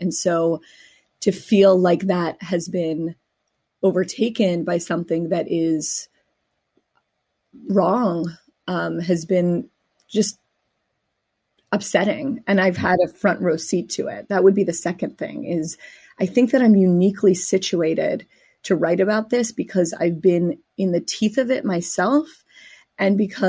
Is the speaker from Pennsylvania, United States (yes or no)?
yes; Pittsburgh, Pennsylvania, United States; I grew up in Pittsburgh, and the synagogue where I became a bat mitzvah was the site of the deadliest attack on Jews in American history